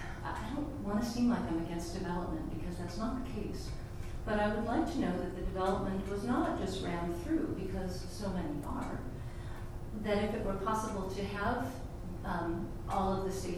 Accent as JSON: {"language": "English", "town": "Cave Junction", "region": "Oregon", "country": "United States", "said": "I am from Cave Junction"}